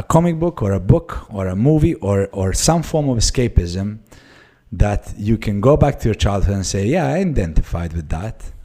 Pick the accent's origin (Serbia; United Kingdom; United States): Serbia; Belgrade; So I grew up in Belgrade, Serbia, where people used to stab you for a pair of shoes.